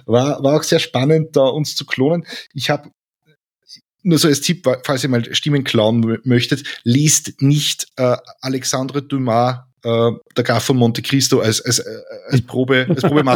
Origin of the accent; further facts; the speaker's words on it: Lower Austria, Austria; weil ich bin Niederösterreicher